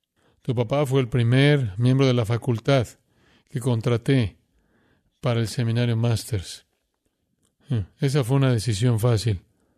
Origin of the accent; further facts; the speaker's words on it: Van Nuys, California, United States; Y yo nací en Van Nuys en 1978. Así que yo he estado aquí desde entonces